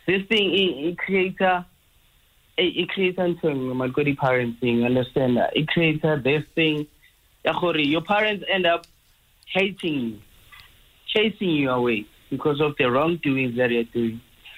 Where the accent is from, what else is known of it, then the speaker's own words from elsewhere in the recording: Gauteng, South Africa; Yes, at my location, because I'm from East Rand.